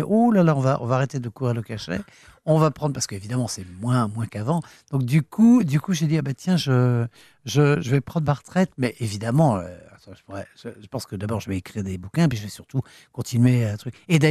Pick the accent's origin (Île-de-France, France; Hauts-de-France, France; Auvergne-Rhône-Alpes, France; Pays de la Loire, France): Île-de-France, France; Paris; Pourtant, je n'ai rien de tunisien. Je suis breton. Et j'aime Paris infiniment parce que j'y suis né et puis que j'ai fait toute ma carrière et ma vie ici.